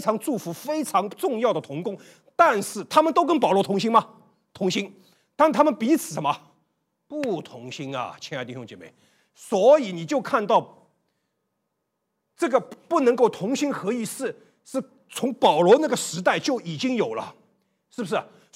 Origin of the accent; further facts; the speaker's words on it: China; 我们中国人领圣餐要不要用茅台？